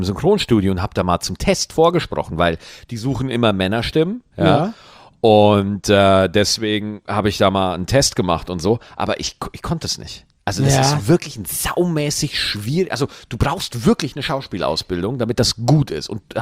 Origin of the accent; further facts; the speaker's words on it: Bavaria, Germany; Weil bei mir darf man sich drüber lustig machen, weil ich bin Bayer, ich bin aber auch Deutscher und so und deswegen, wenn ich komisch rede